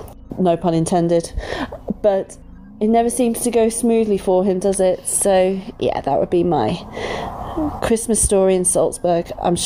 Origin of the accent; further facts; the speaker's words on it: Blackwater, South East England, United Kingdom; I'm 34 and I'm from Blackwater in Hampshire.